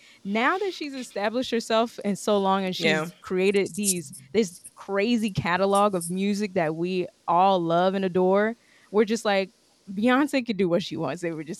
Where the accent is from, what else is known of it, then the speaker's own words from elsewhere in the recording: Texas, United States; As a Texan, I didn't grow up with country music